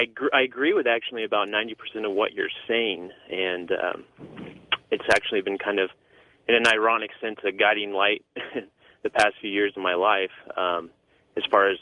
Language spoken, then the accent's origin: English; Orange, California, United States; I'm from Orange.